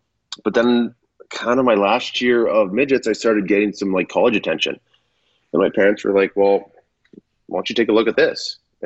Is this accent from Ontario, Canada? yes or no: no; Saskatchewan, Canada; growing up in Saskatchewan, I mean, I'm pretty green